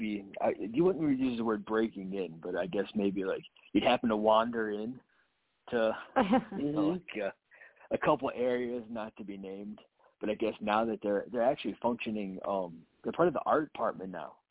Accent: Florida, United States; I grew up in South Florida, so just my entire family is from the Ohio area.

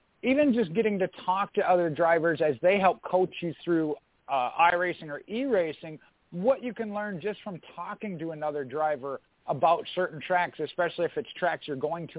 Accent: Wisconsin, United States; growing up in Wisconsin, I know some of the tracks up in that area haven't come from Minnesota.

